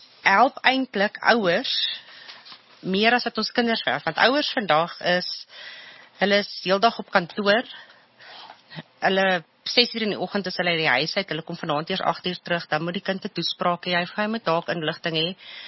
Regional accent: Germiston, Gauteng, South Africa; now in Boksburg, South Africa; Ek het in Germiston groot geword en ons het nie baie getrek nie. Ek het my hele lewe lank daar gebly en die dag toe ek wel trek is toe ek trou. Toe van toe af is ek in Boksburg

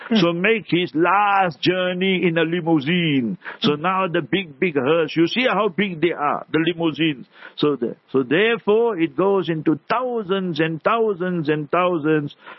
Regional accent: Heidelberg, South Africa; I am from Heidelberg. Heidelberg is the proper name, is Afrikaner name.

